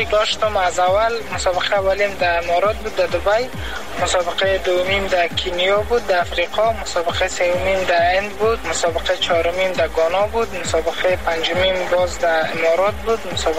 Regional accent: Afghanistan; ما یگانه افغان هستم که روی از این کمربند در تاریخ افغانستان مبارزه کردیم

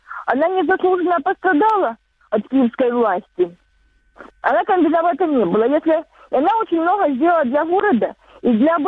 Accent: Sloviansk, Donetsk Oblast, Ukraine; Я как раз из Славянска.

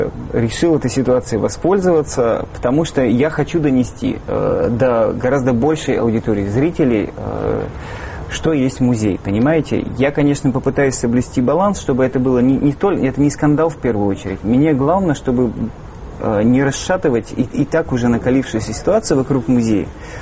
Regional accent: Perm, Perm Krai, Russia; отчасти потому, что я вырос в Перми

